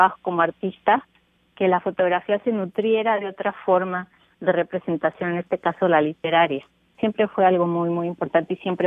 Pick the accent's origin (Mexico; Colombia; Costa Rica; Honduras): Mexico; Mexico City; Yo nací en la Ciudad de México.